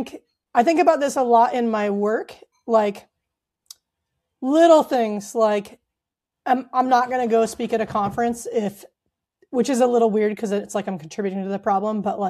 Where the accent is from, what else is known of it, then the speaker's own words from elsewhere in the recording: United States; I know as an American, we don't often think about like there's developing countries we can learn from